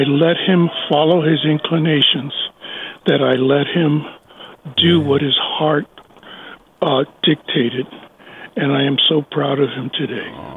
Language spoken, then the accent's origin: English; New York City, New York, United States; Growing up in East Harlem in New York and being a barrio Puerto Rican, I was afraid of the impact the streets would have on my son.